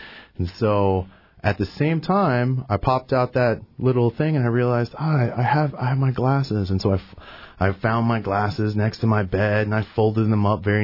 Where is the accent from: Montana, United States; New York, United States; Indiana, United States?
Indiana, United States; Rushville; And so I grew up in Indiana, which is about 30 minutes from Indianapolis. So it's a small town called Rushville.